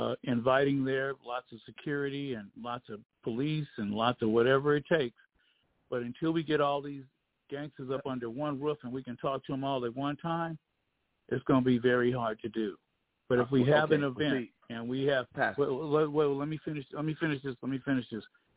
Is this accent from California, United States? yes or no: yes; Los Angeles, California, United States; People that live in South Central Los Angeles in the Crenshaw area, and I'm born and raised in Baldwin Hills. I've been there all my life.